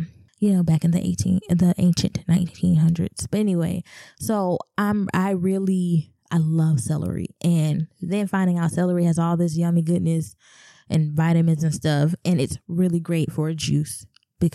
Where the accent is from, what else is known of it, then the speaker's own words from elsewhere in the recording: the South, United States; Don't judge me, I'm from the South.